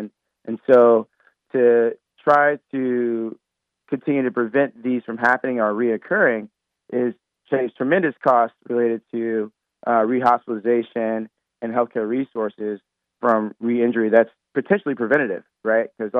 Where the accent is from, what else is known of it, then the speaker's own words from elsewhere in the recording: St. Louis, Missouri, United States; now in Durham, United States; I'm born and raised in St. Louis, but I'm practicing in Durham after having trained on the West Coast.